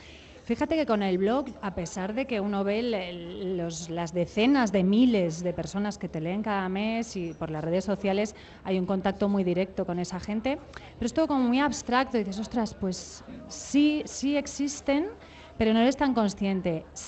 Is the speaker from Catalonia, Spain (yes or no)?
yes; Barcelona, Catalonia, Spain; yo soy de Barcelona